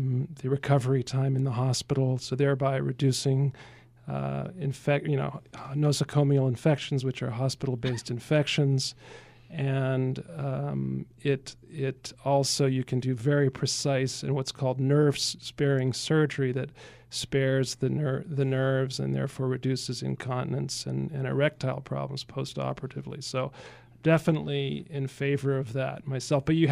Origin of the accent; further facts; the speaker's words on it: Geneva, Switzerland; my best childhood friend from Switzerland, I grew up in Geneva, Switzerland